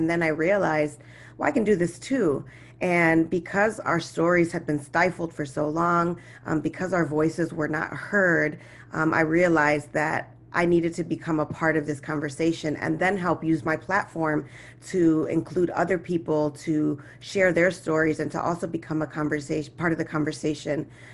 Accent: Chicago, Illinois, United States; So for me, growing up in Chicago, born and raised, I went to Lane Tech High School.

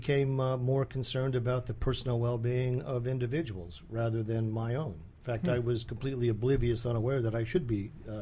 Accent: Saudi Arabia; I grew up in Saudi Arabia.

